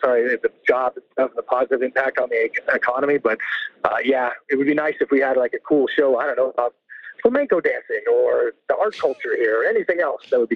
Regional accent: New Mexico, United States; I was like, yes, sir, I'm very sure. I'm an American citizen. I was raised there.

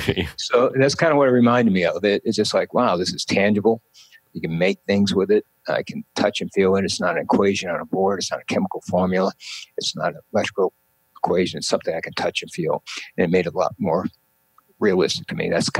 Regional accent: Massachusetts, United States; I grew up in Massachusetts. And so I went there for a year and then transferred to University of Mass at Lowell.

